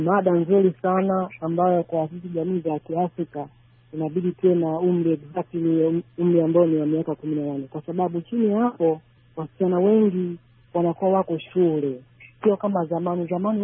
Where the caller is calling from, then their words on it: Dar es Salaam, Tanzania; natokea maeneo ya Kituo cha Usafirishaji Tanzania, Dar es Salaam huko.